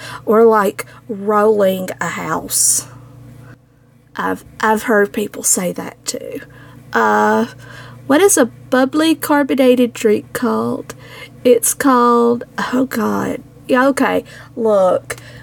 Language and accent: English; Mississippi, United States; Number two, where you're from? I'm from Mississippi.